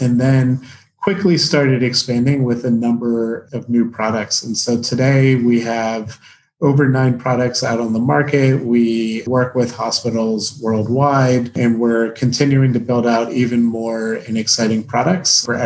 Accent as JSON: {"language": "English", "town": "Baltimore", "region": "Maryland", "country": "United States", "said": "And then I'm from Baltimore, and so lacrosse is a big thing there."}